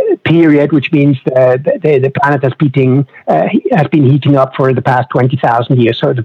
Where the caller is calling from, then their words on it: Switzerland; English is a second language; I'm Swiss. I'm calling from Switzerland